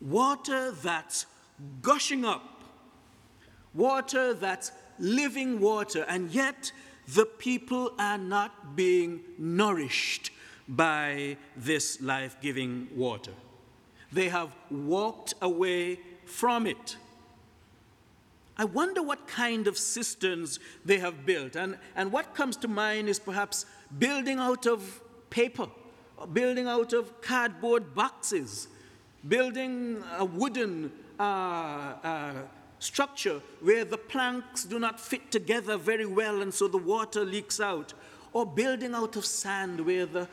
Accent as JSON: {"language": "English", "country": "Montserrat", "tie": "born or raised there", "said": "Well, I grew up in the Caribbean, in a small island called Montserrat. It's just a few miles away from Antigua"}